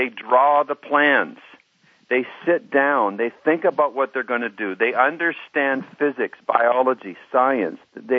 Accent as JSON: {"language": "English", "region": "Alberta", "country": "Canada", "tie": "born or raised there", "said": "Now, I grew up in Alberta"}